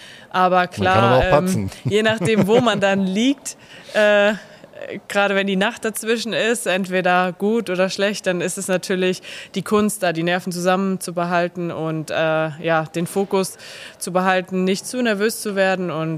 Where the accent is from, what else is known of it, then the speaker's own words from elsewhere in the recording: Siegen, North Rhine-Westphalia, Germany; Ich komme aus Siegen und so.